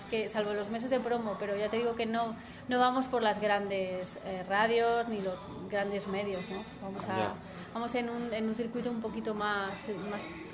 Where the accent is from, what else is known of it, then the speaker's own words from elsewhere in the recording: Torrelavega, Cantabria, Spain; en mi pueblo, en Torrelavega, y gané los dos años seguidos.